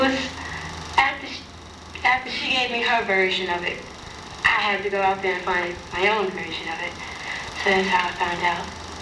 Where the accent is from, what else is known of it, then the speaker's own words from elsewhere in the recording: Bronx, New York, United States; also born or lived in Manhattan; I was born in the South Bronx. I lived there until I was about 12, and I moved up, and then I moved from there again. I moved around a lot, you know, between the Bronx and Manhattan.